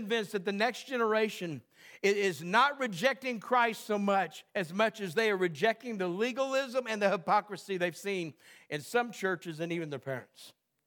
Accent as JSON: {"language": "English", "region": "Texas", "country": "United States", "tie": "born or raised there", "said": "I grew up in Texas."}